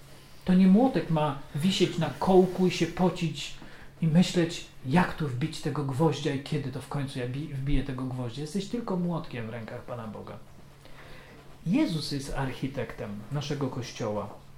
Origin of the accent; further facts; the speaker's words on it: Kraśnik, Lublin Voivodeship, Poland; Pamiętam, w Kraśniku się tak modliłem, w mojej rodzinnej miejscowości